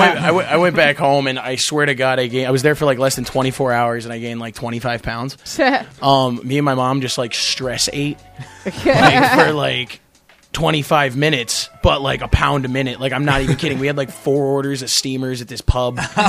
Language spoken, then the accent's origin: English; Pennsylvania, United States; now in New York, United States; I'm from Pennsylvania originally, so I went back.